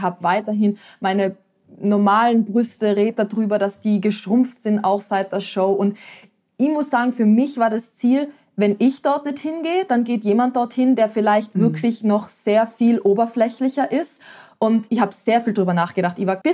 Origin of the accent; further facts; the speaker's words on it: Tyrol, Austria; now in Vienna, Austria; In Tirol, wo ich aufgewachsen bin, das kenne ich. Und ich habe auch die Berge und die Natur, die mich dann wieder aufladen.